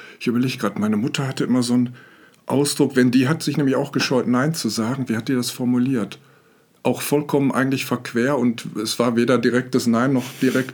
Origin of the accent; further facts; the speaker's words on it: Dortmund, North Rhine-Westphalia, Germany; Ich komme aus Dortmund und lebe hier schon seit 1980.